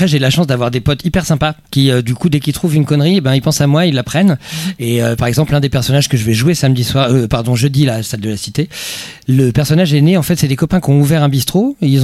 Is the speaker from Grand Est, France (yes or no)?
no; Rennes, Brittany, France; On est Rennais, et puis on est sympa.